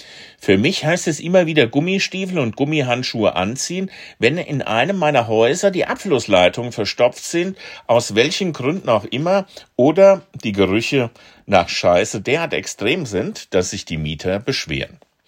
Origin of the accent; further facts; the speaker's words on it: Hesse, Germany; in meinem Haus, in meinem Heimatort im hessischen Hinterland, zudem mein Geburtshaus.